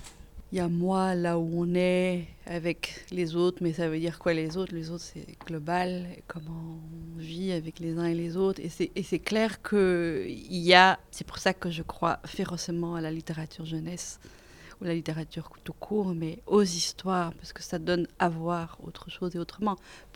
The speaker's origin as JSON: {"language": "French", "country": "Belgium", "tie": "born there", "said": "Je suis née en Belgique, j'étais dans l'école de Crolly"}